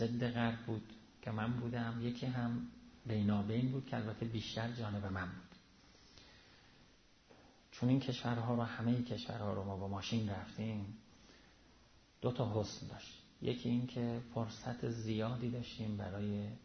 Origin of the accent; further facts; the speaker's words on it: Iran; خب ما همه ایرانی هستیم و کل عمرمون هم ایران بودیم